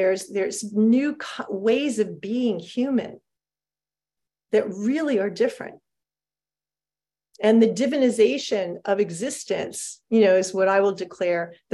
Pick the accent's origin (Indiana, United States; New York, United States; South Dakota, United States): New York, United States; I'm from New York, so you have to forgive that I can get a little challenging at times.